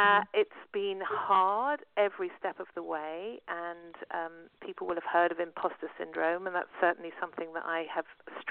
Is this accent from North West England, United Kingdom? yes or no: no; London, United Kingdom; I'm from London. You can probably hear from my accent.